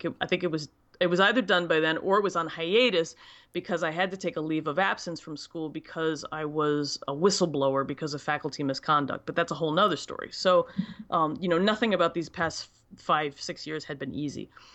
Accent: Baltimore, Maryland, United States; now in Philadelphia, United States; I'm originally from Baltimore. And I came to Philadelphia in 2009 because I was following a former husband to a job.

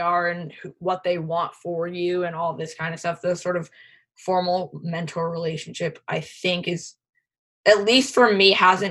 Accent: San Diego, California, United States; Like, he was from Cleveland. I'm from San Diego. Very different sort of cultural backgrounds in that point.

